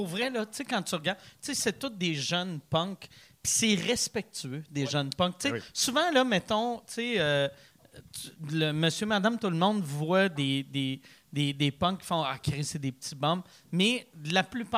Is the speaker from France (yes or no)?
no; Saint-Lambert, Quebec, Canada; Mais Longueuil! c'est ça, je viens de Saint-Lambert.